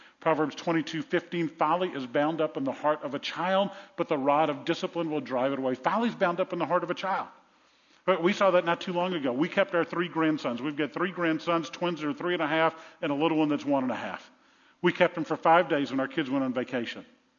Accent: New Orleans, Louisiana, United States; Now, I grew up in New Orleans. New Orleans is not the safest place in the world

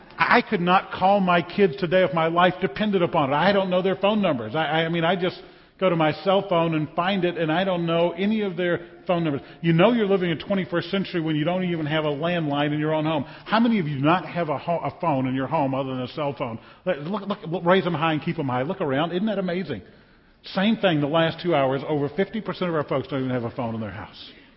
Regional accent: New Orleans, Louisiana, United States; I grew up in New Orleans, went to Mardi Gras parades all the time.

